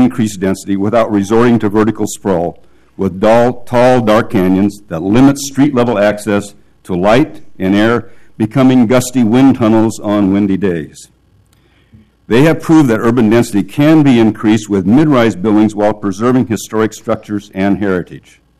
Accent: Portland, Oregon, United States; We returned to the city where we were born, raised, and educated. We are from Southeast Portland.

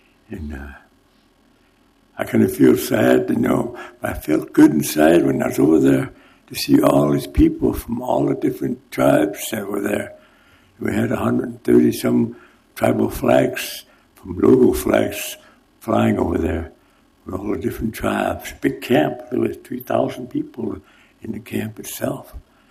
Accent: United States; I just want to come in as a Lakota from my home country and give appreciation

